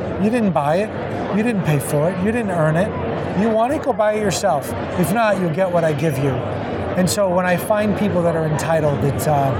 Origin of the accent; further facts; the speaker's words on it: Miami, Florida, United States; Miami, Florida.